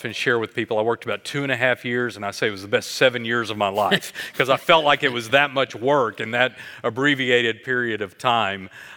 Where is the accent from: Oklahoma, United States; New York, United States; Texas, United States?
Texas, United States; Longview; also born or lived in Dallas, United States; I was born in Dallas, but reared in Longview, graduated from Longview High School, went to college at Baylor University.